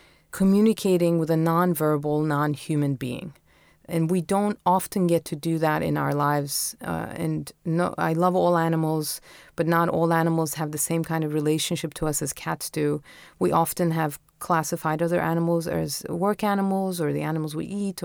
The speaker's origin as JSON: {"language": "English", "region": "Istanbul", "country": "Turkey", "tie": "born or raised there", "said": "I was lucky enough to have been born and raised in Istanbul and had my childhood mostly in the backyard of our apartment building with cats."}